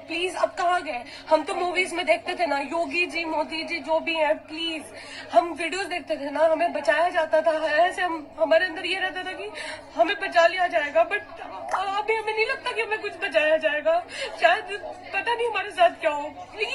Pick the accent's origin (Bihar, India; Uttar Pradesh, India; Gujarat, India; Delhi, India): Uttar Pradesh, India; Lucknow; मैं यूपी लखनऊ से हूँ। हम कीव में स्टक हो चुके हैं